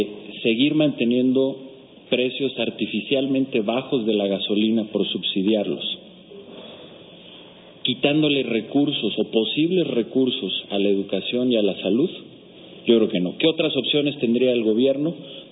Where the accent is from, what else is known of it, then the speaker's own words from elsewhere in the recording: Mexico; dentro del malestar como mexicanos tenemos que reflexionar